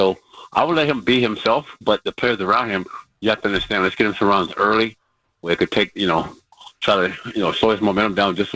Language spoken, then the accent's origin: English; Tampa, Florida, United States; Pete, growing up in Tampa, the Cincinnati Reds had spring training in Tampa.